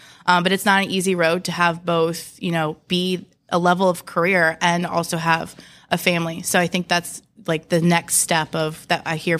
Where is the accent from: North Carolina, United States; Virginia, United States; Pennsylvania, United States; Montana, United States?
Virginia, United States; Williamsburg; I'm from Williamsburg, Virginia, the Gabriel Archer Tavern. And I was 21. So in Virginia, you have to be 21